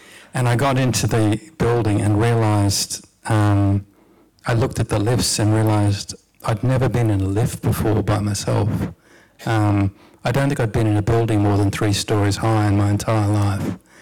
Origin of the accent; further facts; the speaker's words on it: Gundagai, New South Wales, Australia; also born or lived in Casino / Coffs Harbour; And I grew up in very small country towns. I was born in Casino, grew up in Gundagai, went to high school in Coffs Harbour.